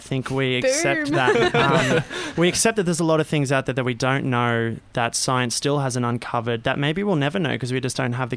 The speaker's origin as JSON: {"language": "English", "country": "Australia", "tie": "born or raised there", "said": "growing up in Australia"}